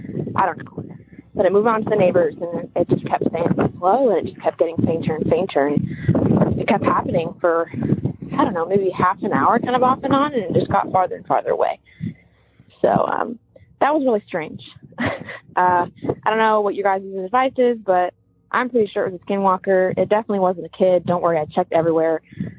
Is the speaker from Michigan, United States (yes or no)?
no; Eugene, Oregon, United States; I'm from Eugene, Oregon.